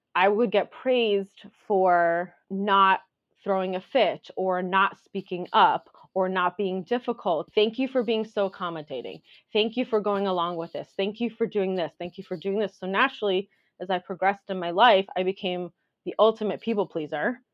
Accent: New Jersey, United States; also born or lived in Moscow, Russia / New York; now in Los Angeles, United States; I currently live in Los Angeles, but I was born in Moscow, Russia in the 80s. And I was 3 years old when we came over to the States. We came into New York and we were there for a few years. And then we moved to New Jersey, and I grew up in New Jersey mostly.

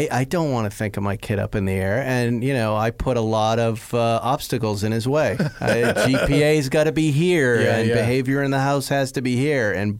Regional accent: West Bridgewater, Massachusetts, United States; I would go down to Betancourt Honda in my hometown in West Bridgewater and just stare at the motorcycles

